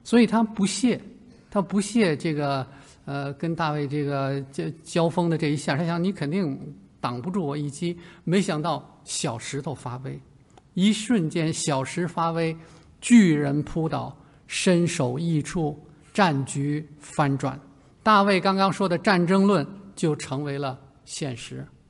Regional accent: Beijing, China; 我们北京人讲话叫崩弓子哈

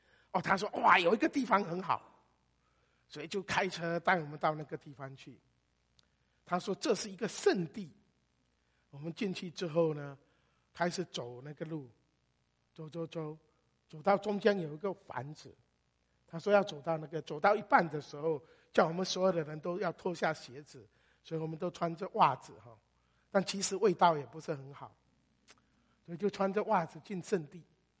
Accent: Fujian, China; 我们福建人，我常说福建人，我们福建人有个叫做众神狂欢的地带

